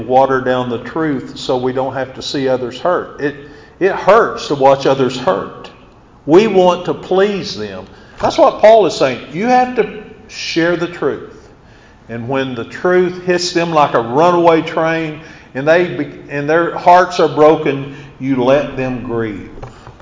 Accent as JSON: {"language": "English", "town": "Hilton", "region": "Oklahoma", "country": "United States", "tie": "born or raised there", "said": "Lafayette, Louisiana is a very different culture than the culture I grew up in Hilton, Oklahoma."}